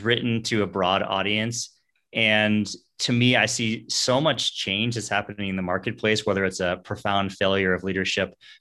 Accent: California, United States; So I grew up in Northern California.

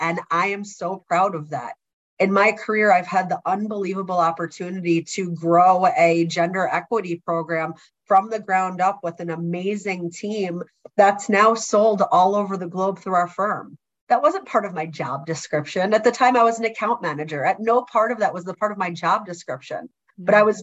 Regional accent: New Jersey, United States; now in Michigan, United States; So I grew up in New Jersey, came to Michigan.

